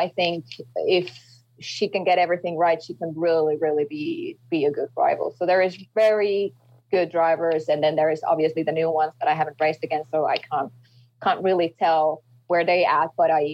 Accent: Finland; English is a second language; And for me, it's really good, because I'm from Finland, a small country here.

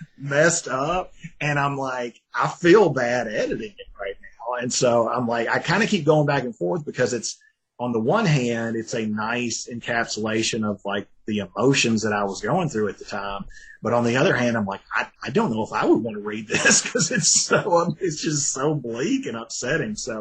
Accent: Tennessee, United States; Hey, I'm from Tennessee, man.

